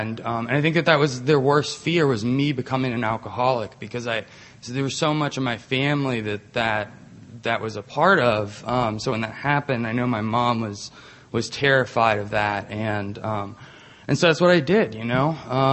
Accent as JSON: {"language": "English", "region": "Georgia", "country": "United States", "tie": "born or raised there", "said": "And I'm from Georgia, by the way. Everybody's repped there where they're from. So, yeah, I'm from here. Welcome. But I was born and raised here"}